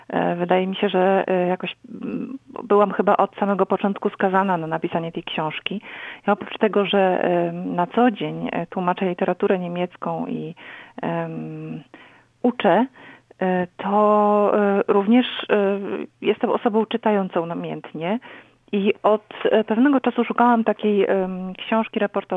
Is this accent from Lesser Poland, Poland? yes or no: no; Legnica, Lower Silesian Voivodeship, Poland; sama wśród takich rzeczy wyrosłam i jestem z Legnicy, dawnej Lignic na Dolnym Śląsku.